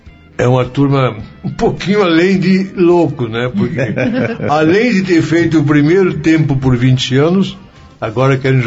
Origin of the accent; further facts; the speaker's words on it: Rio Grande do Sul, Brazil; lá no meu estado, Rio Grande do Sul, tem um local que se chama Tarumã